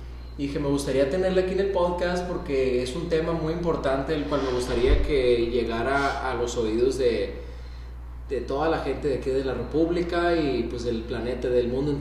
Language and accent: Spanish; United States; crecí en otro ambiente, en realidad, ¿no? Otra cultura, que incluso allá también, de donde yo nací y crecí, que es allá en Estados Unidos.